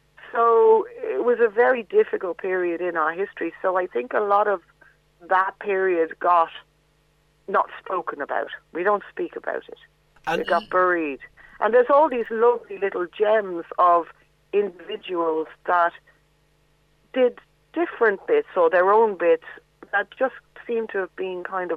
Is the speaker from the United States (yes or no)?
no; Ireland; We're Irish. We don't let the truth get in the way of a good story.